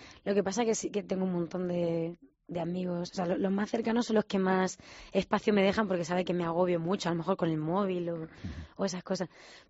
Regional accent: Letur, Castilla-La Mancha, Spain; El pueblo de mi padre, es que luego, claro, siempre nombro Letur, que es donde más me he criado

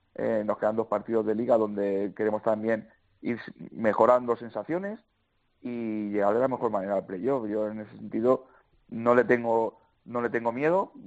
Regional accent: Barcelona, Catalonia, Spain; como soy de Barcelona

